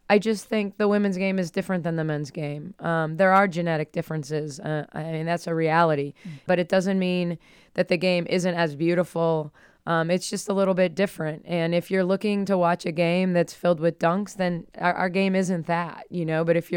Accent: Wisconsin, United States; also born or lived in Iowa; I grew up in Wisconsin and in Iowa

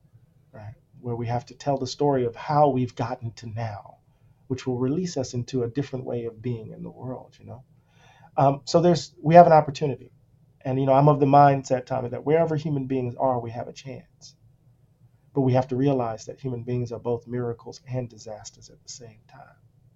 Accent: Moss Point, Mississippi, United States; I grew up in Moss Point. I was, you know, I was in predominantly white classes, probably one of the more integrated kids in the town.

